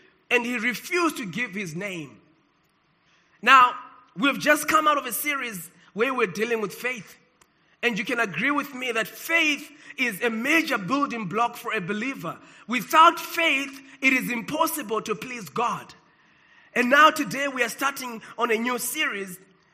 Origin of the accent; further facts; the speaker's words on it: Cape Town, Western Cape, South Africa; Okay, I came from Cape Town as well.